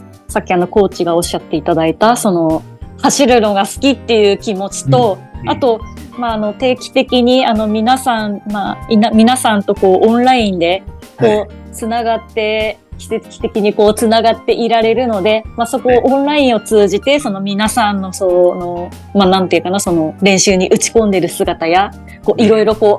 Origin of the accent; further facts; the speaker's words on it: Iwate, Japan; ちょっと去年の12月から岩手県の方、地元岩手にちょっと引っ越してしまいまして